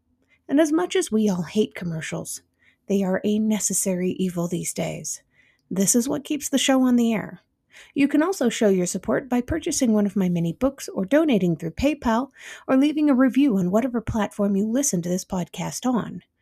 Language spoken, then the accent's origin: English; Ogden, Utah, United States; Oh, I grew up for a few years in Ogden, just north of there.